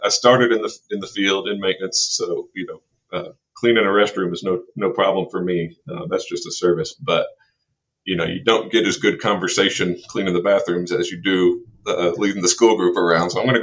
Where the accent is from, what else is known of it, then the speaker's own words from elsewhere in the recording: Houston, Texas, United States; I grew up in Houston, so I think I'm pretty immune.